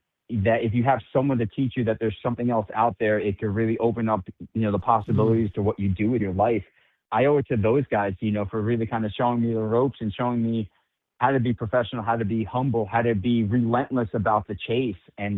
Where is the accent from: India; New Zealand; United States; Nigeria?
United States; New Jersey; And then, you know, growing up in New Jersey with how strong music is in this part of the country